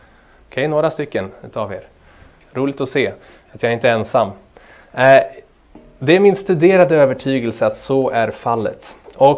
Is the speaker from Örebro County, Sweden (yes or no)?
yes; Örebro, Örebro County, Sweden; Jag är uppvuxen i Sverige, född i Örebro, och jag är gift sedan 5 år tillbaka. Jag har arbetat på lite olika platser, dels här i Malmö och också i Norrköping, även i Finland